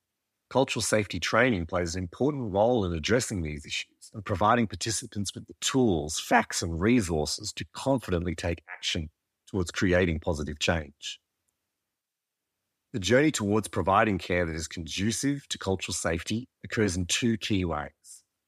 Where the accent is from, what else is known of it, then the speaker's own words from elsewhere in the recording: New South Wales, Australia; I'm a Koori man born and raised on Biripi country on the mid-north coast of New South Wales with Darug ancestry on my mother's side.